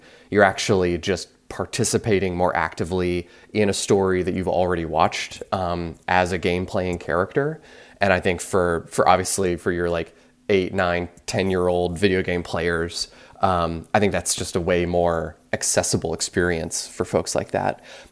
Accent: Florida, United States; For me, growing up in Florida in the mid-2000s at downtown Disney, there was an arcade

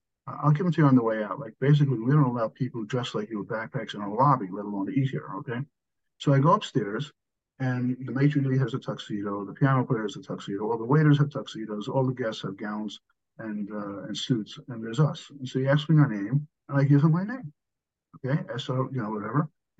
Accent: New York City, New York, United States; being a Pullman fellow, growing up in New York City

